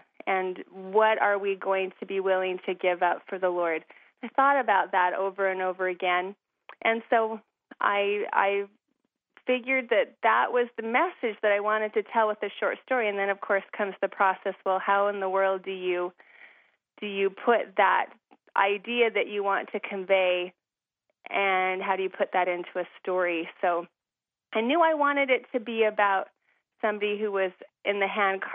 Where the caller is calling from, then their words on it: Anna, Illinois, United States; I am calling from Anna, Illinois, which is in southernmost Illinois.